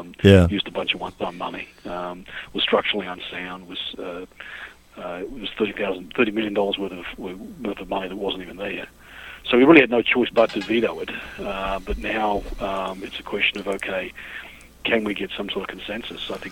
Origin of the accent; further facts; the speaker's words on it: Australia; moved away as an adult; now in United States; I find myself here in West Virginia. I grew up in Australia, was educated in Australia, came here as a young man. I was 21 and started in Michigan, was in Florida, Texas, and on the way Indiana.